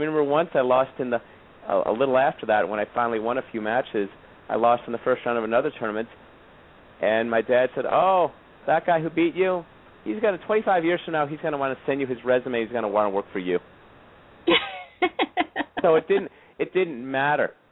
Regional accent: California, United States; And I was and also growing up in California then, the University of California college system was a big way that churned in a lot of kids from points of public schools like myself.

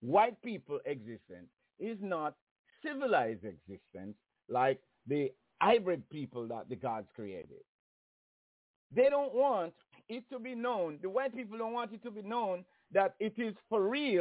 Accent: Jamaica; growing up in Jamaica. As you know, that's a sunny, sunny place there

